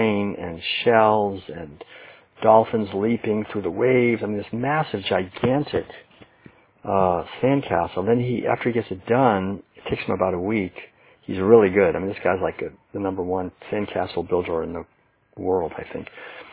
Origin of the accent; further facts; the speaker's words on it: Hidden Valley Lake, California, United States; I just say, well, you know, we're from Northern California.